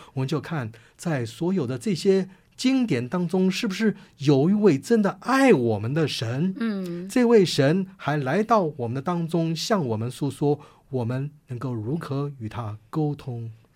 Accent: China; moved away; 因为我们从国内出来的时候我们常常从小受的这个教育上

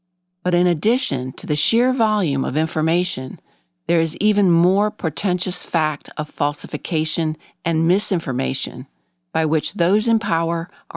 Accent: Florida, United States; but because I am from Florida. I objected to the Florida Morons label

